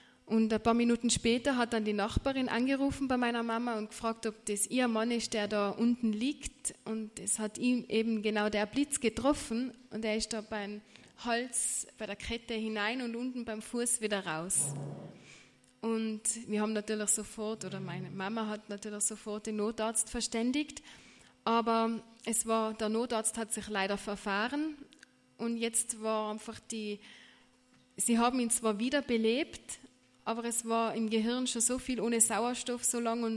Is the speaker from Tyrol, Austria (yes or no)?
yes; Tyrol, Austria; ich bin aus Tirol und von Beruf bin ich 27 Jahre